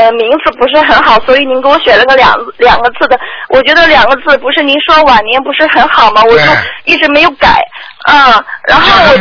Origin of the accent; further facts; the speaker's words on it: Shandong, China; now in Shanghai, China; 我是山东人，但是一直在上海这边。